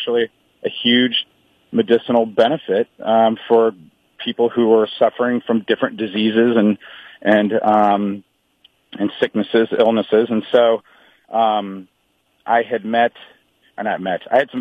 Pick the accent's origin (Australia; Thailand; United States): United States; Midwest; And you know, I'm old school. I'm from the Midwest. I had chivalry ingrained in me